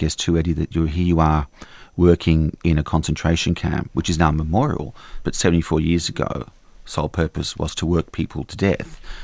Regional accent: Sydney, New South Wales, Australia; being a child of Holocaust survivors, growing up in Australia, in Sydney

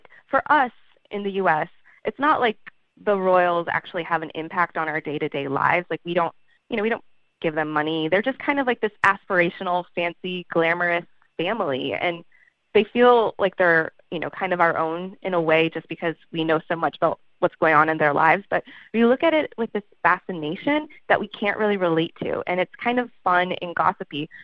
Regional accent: Canada; now in New York, United States; as I said, I grew up in Canada, and so, you know, the Queen was on my money growing up.

